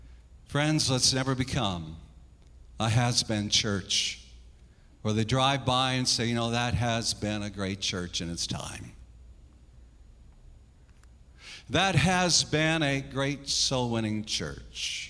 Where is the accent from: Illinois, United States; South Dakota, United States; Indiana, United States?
South Dakota, United States; church I grew up in out in South Dakota.